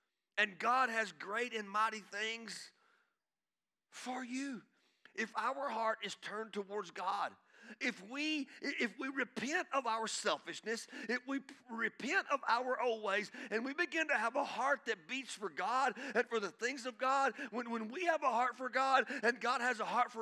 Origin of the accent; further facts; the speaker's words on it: Guthrie, Oklahoma, United States; We love Guthrie. We're from Guthrie. We lived in Guthrie.